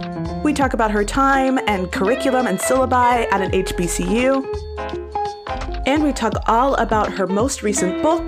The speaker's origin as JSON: {"language": "English", "region": "Arizona", "country": "United States", "said": "you know, I'm from Arizona, so"}